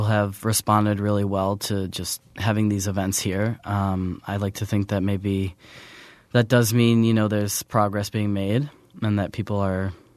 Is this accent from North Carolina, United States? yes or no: no; Menomonee Falls, Wisconsin, United States; Well, yeah, so I'm from Milwaukee. I grew up in Menominee Falls. I went to the Milwaukee High School of the Arts, and I went off to NYU.